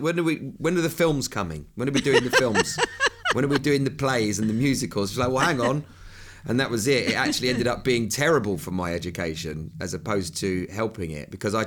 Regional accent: Bromley, London, United Kingdom; born there; We do that in England, don't we? We give the same name to multiple places just to confuse everybody.

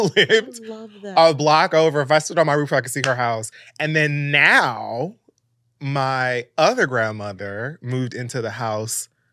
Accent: United States; I'm a Jamaican American youngster, and Jamaicans are very that.

